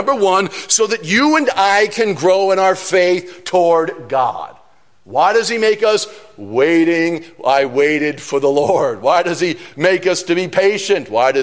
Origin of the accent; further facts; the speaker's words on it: New York City, New York, United States; I'm from New York City.